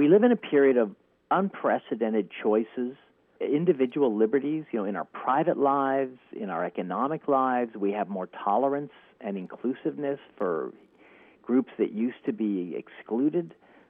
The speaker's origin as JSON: {"language": "English", "region": "California", "country": "United States", "tie": "born or raised there", "said": "Public schools were more equal where I grew up in California."}